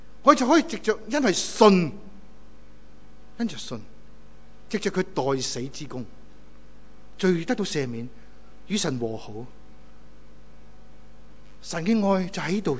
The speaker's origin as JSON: {"language": "Chinese", "country": "China", "said": "我们东方思想的人，我们是中国人，东方思想的人"}